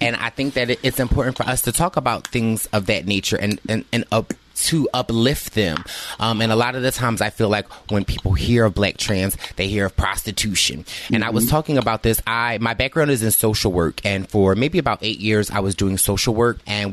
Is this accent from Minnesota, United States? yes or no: no; Philadelphia, Pennsylvania, United States; I'm from Philadelphia and I know stories just like that of like young trans women being killed